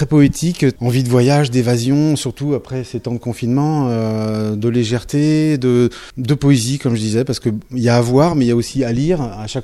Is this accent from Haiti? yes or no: no; Paris, Île-de-France, France; quand on est parisien, on est un petit peu de partout et de nulle part.